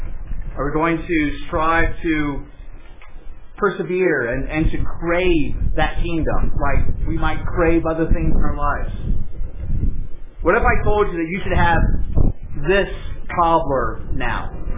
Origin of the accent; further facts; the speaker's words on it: Cincinnati, Ohio, United States; I grew up in Ohio, in Cincinnati, and every winter break we would go down to see grandma.